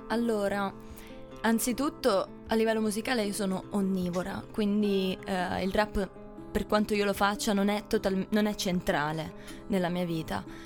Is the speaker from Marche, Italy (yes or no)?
yes; San Benedetto del Tronto, Marche, Italy; vengo da San Benedetto del Tronto, nelle Marche.